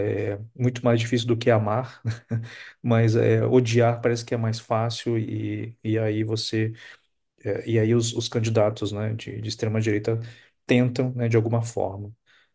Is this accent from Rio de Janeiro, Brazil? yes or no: yes; Rio de Janeiro, Brazil; Sou do Rio.